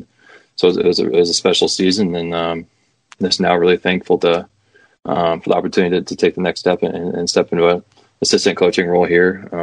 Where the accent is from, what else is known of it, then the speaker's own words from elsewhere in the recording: Iowa City, Iowa, United States; I'm from Iowa City, went to Iowa and played at Iowa